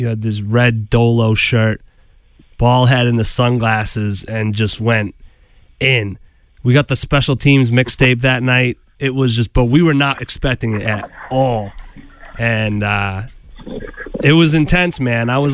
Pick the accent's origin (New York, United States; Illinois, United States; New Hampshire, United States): New Hampshire, United States; So I'm from New Hampshire originally.